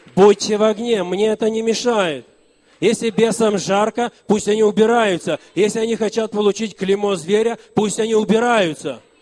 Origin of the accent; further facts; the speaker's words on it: Moldova; я человек с Молдавии. Я родился в деревне, где нету села, ну, нету асфальта. Село не асфальтированное.